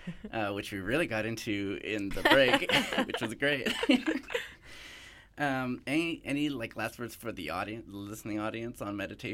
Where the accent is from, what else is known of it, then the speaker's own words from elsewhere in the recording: Victoria, British Columbia, Canada; I grew up in Victoria